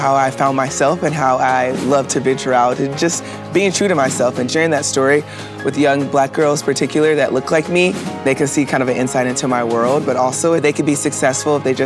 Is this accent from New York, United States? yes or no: no; Columbia, South Carolina, United States; I play basketball, and I'm from Columbia, South Carolina.